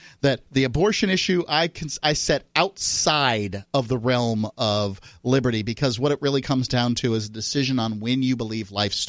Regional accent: New Hampshire, United States; also born or lived in Florida; I'm from New Hampshire. I left New Hampshire to travel

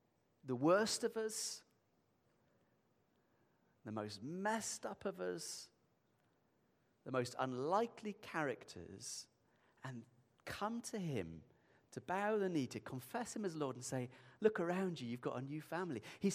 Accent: Yorkshire and the Humber, United Kingdom; also born or lived in India; because I'm from Yorkshire

